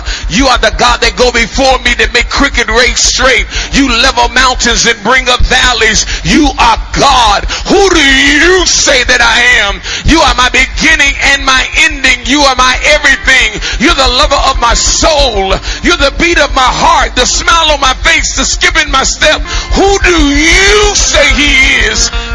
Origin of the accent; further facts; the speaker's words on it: Chicago, Illinois, United States; So for some of y'all, as I said, I'm from Chicago.